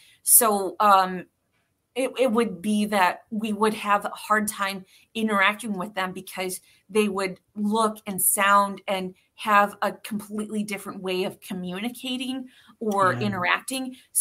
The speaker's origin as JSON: {"language": "English", "town": "Muskegon", "region": "Michigan", "country": "United States", "tie": "born or raised there", "said": "there have been incidents in my hometown of Muskegon"}